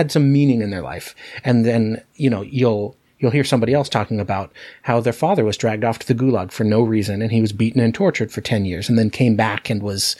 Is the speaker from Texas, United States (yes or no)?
no; Alaska, United States; you and I growing up in Alaska, you know, there's an Alaskan pride, you know, like, hey, we're tougher than other people because we grew up in Alaska.